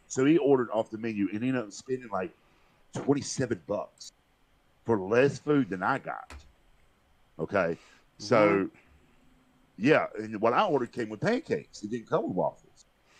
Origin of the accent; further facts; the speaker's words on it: the South, United States; I ordered some grits because I'm a Southerner, and that's what we do.